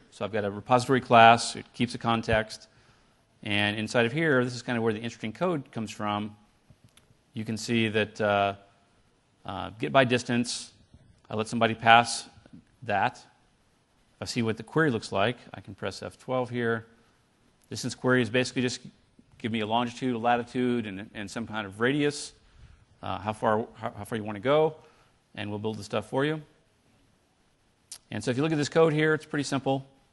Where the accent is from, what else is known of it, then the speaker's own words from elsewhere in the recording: United States; And because I'm an American, I did some math here to convert the meters to miles.